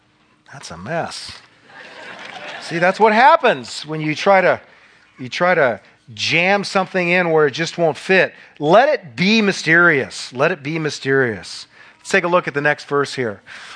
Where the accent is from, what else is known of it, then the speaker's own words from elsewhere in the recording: Newton, Iowa, United States; And I'm preaching at my hometown, Newton, Iowa, where I was raised.